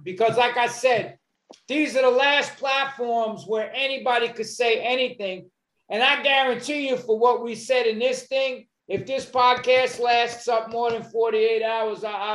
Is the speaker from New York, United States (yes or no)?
yes; New York, United States; I'm a New Yorker. I'm a people person.